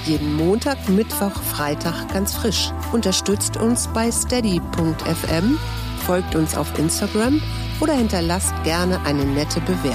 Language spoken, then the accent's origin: German; Germany; weil ich bin auch an der Elbe groß geworden.